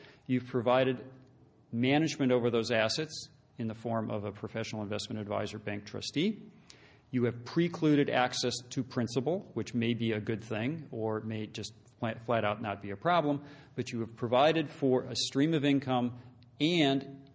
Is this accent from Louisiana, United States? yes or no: no; Wisconsin, United States; I frankly gave this talk in my home state of Wisconsin in Milwaukee at one point